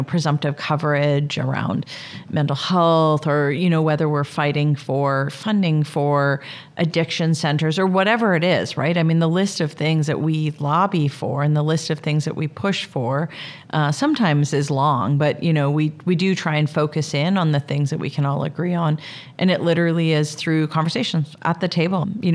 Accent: Canada; I mean, as a Canadian, having this sort of like far off land be the like ruler of our country

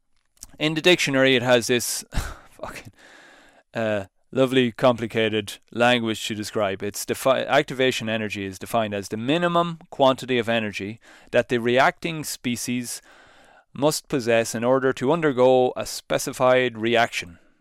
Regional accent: Ireland; I'm an Irish dude. I think in Europe it's Celsius.

